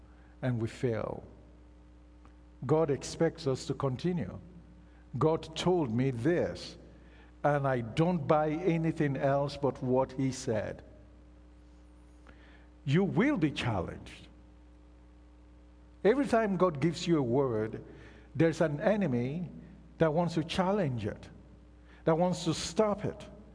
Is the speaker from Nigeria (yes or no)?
yes; Nigeria; Growing up in Nigeria, we used to sing a very special song.